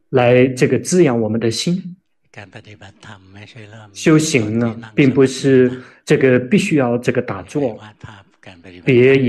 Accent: Thailand; 现在我们泰国人这个得抑郁症的人非常的多

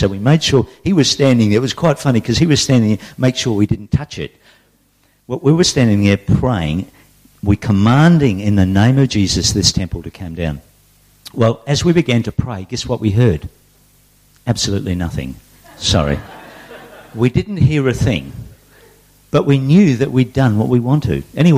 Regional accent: Perth, Western Australia, Australia; So as a young kid growing up in Perth, we used to have firecrackers, and I've missed them all these years.

